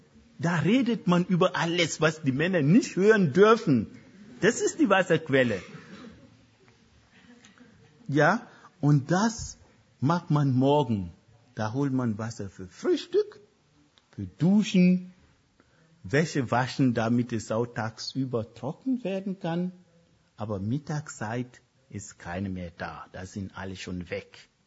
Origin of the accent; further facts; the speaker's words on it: Germany; ja, ich bin Europäer, ich bin eine Deutsche. Ich stehe dazu.